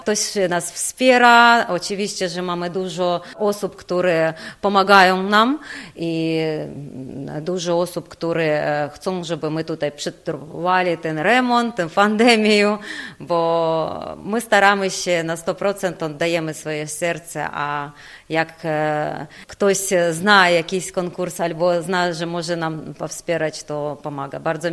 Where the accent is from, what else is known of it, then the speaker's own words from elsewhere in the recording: Ukraine; Polish is a second language; now in Gorzów Wielkopolski, Poland; przyjechałam z Ukrainy